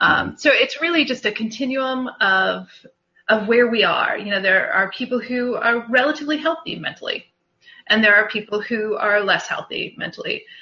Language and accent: English; Massachusetts, United States; Yes, I grew up on Cape Cod. For those of you who are far away and don't realize that that's a beautiful place to be from.